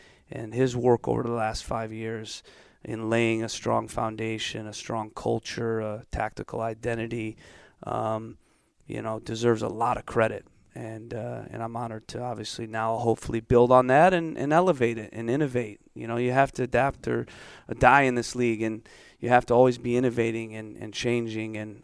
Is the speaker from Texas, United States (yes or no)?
no; Michigan, United States; being a Midwest guy, growing up in Michigan, going to Indiana, you know, that was the club that I liked